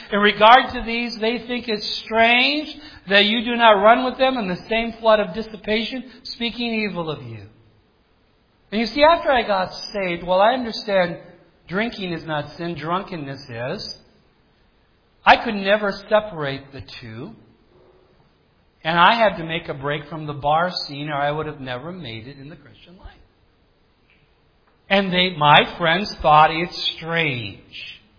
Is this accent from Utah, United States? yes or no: no; Minnesota, United States; You know, I grew up on the Iron Range.